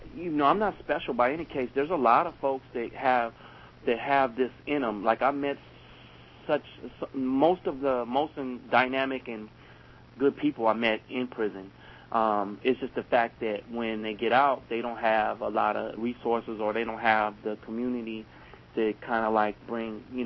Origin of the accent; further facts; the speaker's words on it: San Francisco, California, United States; I grew up in the Tenderloin in San Francisco.